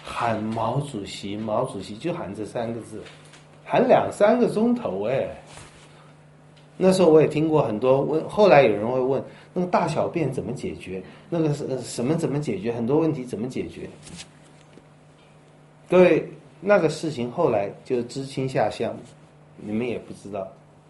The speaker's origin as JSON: {"language": "Chinese", "country": "Taiwan", "said": "就我从台湾来的"}